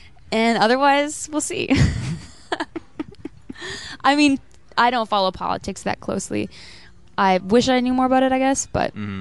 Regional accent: North Bay, Ontario, Canada; also born or lived in Timmins / Toronto / Vancouver / Philippines; Yeah, but I lived in Toronto for 8 years. So Toronto feels like home. Vancouver feels like home. I was born in Timmins. I grew up in North Bay. Spent some time living in the Philippines, in Jamaica, Southern Ontario.

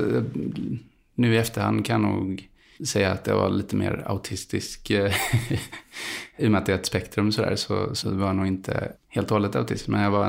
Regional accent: Gothenburg, Västra Götaland County, Sweden; Jag växte upp i Hammarkullen och när jag var 7 så flyttade vi till Landalabergen som inte är en förort alls.

